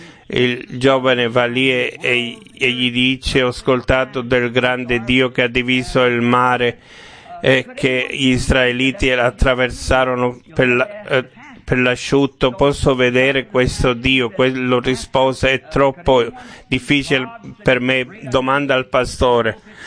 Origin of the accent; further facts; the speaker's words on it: Kentucky, United States; Italian is a second language; also born or lived in Indiana; Io vivevo in Indiana, ma sono nato a Kentucky. Era vicino al fiume Ohio e lì ho passato tanto tempo.